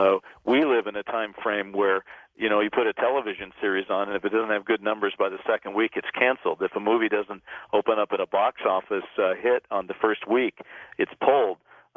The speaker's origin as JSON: {"language": "English", "town": "Eugene", "region": "Oregon", "country": "United States", "said": "Man, I'm from Eugene."}